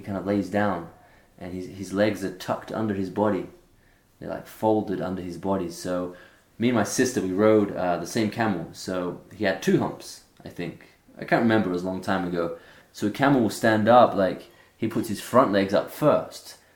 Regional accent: Australia; Well, obviously, because I'm from Australia and we are recording this in Brazil.

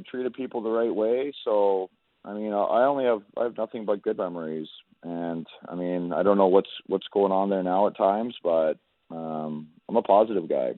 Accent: Canada; I'm a Canadian. I like the seasons. I like winter, especially. I grew up skating outside and on frozen lakes

